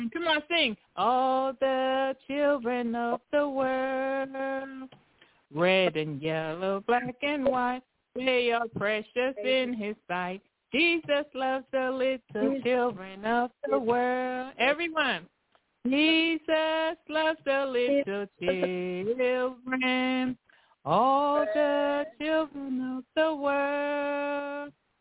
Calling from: Tennessee, United States; I'm calling from Tennessee.

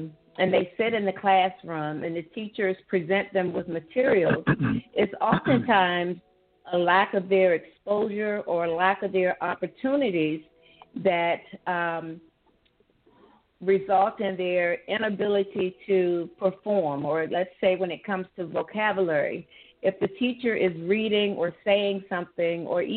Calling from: Virginia, United States; I am calling from the Tidewater area of Virginia.

